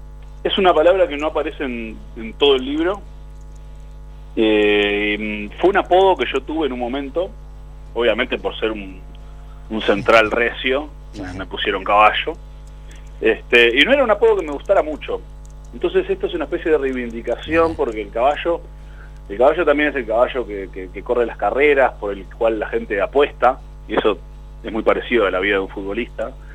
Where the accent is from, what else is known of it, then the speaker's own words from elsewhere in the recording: Uruguay; Pero uruguayos que somos tan pocos, y hay tantos en el exterior